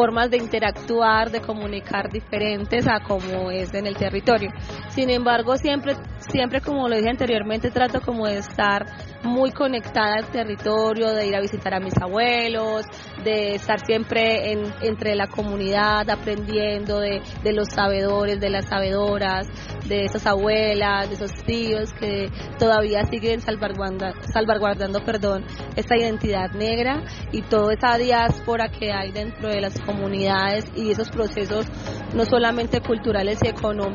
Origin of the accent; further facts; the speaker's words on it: Medellín, Antioquia, Colombia; also born or lived in Chocó; yo soy una mujer criada aquí en Medellín, pero yo nací en el Chocó y trato siempre como de vincular o seguirme como reconectando con mi comunidad.